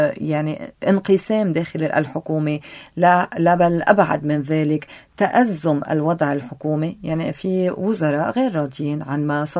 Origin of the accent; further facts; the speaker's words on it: Lebanon; نحن كلبنانيين